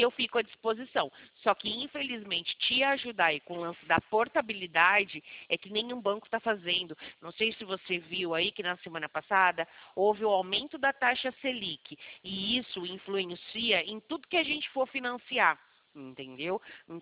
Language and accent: Portuguese; São Paulo, Brazil; aqui na minha região, eu sou de São Paulo